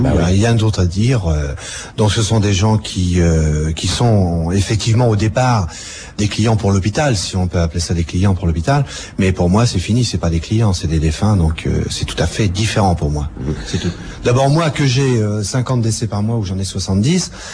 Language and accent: French; Paris, Île-de-France, France; born there; Je suis né en 48, dans Paris 18e, rue Carpeau, exactement, et j'étais abandonné là.